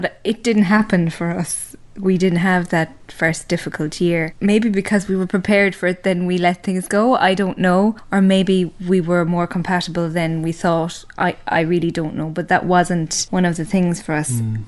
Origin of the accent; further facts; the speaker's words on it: Killarney, County Kerry, Ireland; I'm from Killarney.